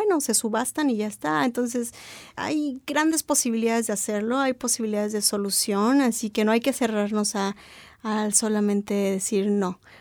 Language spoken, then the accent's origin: Spanish; Puebla, Mexico; Yo les comento que en Puebla, donde yo soy, donde yo nací, hay una pirámide hermosa